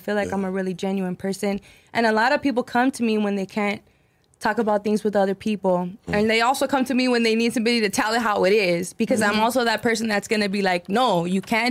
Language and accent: English; El Paso, Texas, United States; El Paso, Texas, baby.